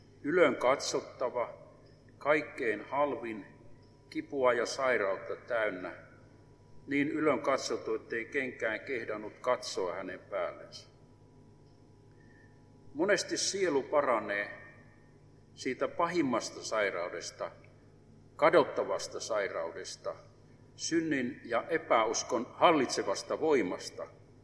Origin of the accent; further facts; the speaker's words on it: Northern Finland, Finland; Lapsuuteni asuin Pohjois-Suomessa.